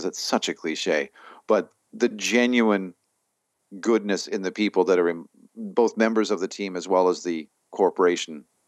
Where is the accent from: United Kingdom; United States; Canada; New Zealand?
Canada; as a Canadian, I mean, we were not involved in the election.